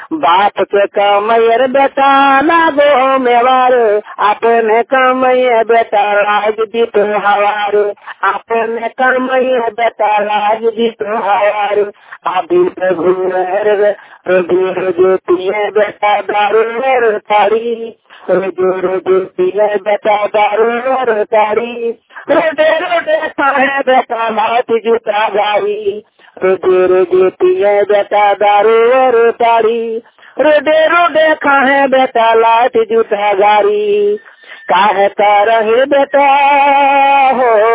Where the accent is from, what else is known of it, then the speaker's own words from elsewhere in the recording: Dhanbad, Jharkhand, India; मैं झारखंड का रहने वाला हूँ, मैं झारखंड का रहने वाला हूँ, मैं चूरू माता धनबाद से